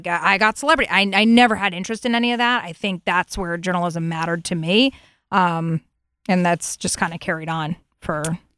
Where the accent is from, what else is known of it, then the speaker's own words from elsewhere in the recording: Fairfield, Connecticut, United States; because I grew up in Fairfield, Connecticut